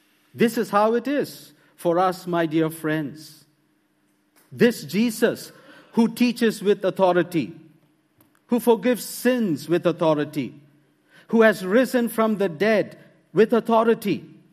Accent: India; I come from India.

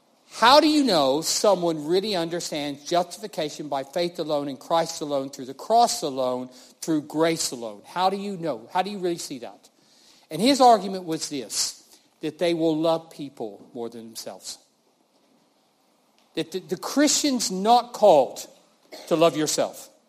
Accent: Colorado, United States; I grew up in Colorado, and I used to love go hiking up in the mountains, up to lakes.

